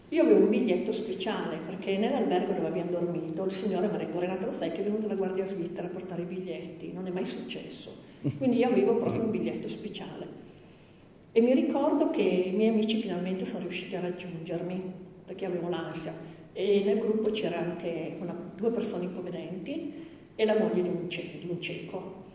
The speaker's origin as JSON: {"language": "Italian", "town": "Asti", "region": "Piedmont", "country": "Italy", "said": "io sono astigiana. E io sono di Portacomaro."}